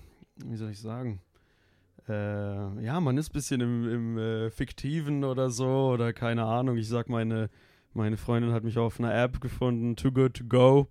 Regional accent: Augsburg, Bavaria, Germany; ich bin nicht aus Berlin, ich bin aus Augsburg.

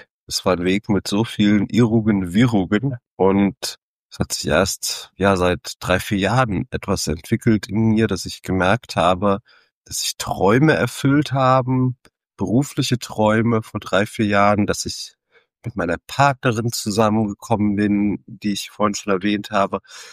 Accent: Mainz, Rhineland-Palatinate, Germany; Ich komme aus Mainz, habe auch mütterlicherseits österreichische Wurzeln. Mama kommt aus Osttirol

